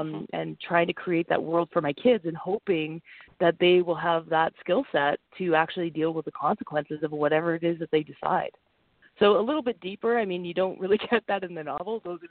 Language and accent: English; New England, United States; now in Canada; I actually grew up, I went to elementary school in New England, which is why the book is set there. So I am a Canadian and I live in Canada now.